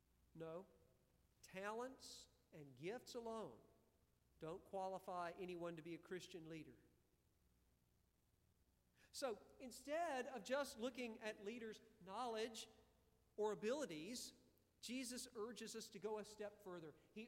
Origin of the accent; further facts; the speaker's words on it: Valdosta, Georgia, United States; Now, I grew up in Valdosta, Georgia, and my house was built on what had been a pecan orchard.